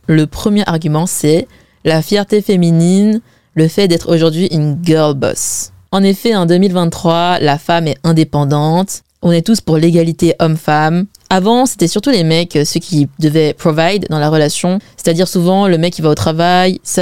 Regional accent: China; perso, je suis chinoise et en plus, je suis chinoise Wen

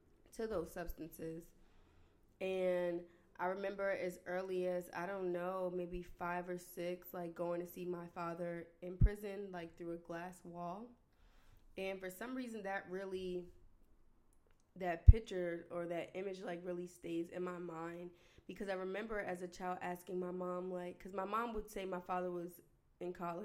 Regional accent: New Jersey, United States; I'm the oldest of 7 children. I'm from New Jersey.

